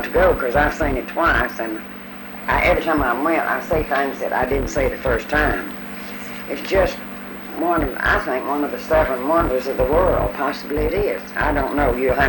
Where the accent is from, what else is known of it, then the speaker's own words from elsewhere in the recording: the South, United States; I'm a Southerner, but it was a foolish war, and killed a lot of people that shouldn't have been.